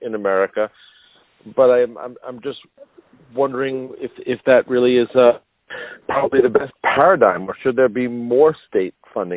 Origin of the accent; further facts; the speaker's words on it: United States; On one hand, I'm an American